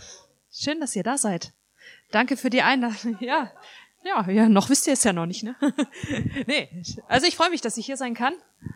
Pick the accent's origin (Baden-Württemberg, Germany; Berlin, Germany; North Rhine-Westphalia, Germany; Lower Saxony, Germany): Lower Saxony, Germany; Gifhorn; Ich komme aus Gifhorn.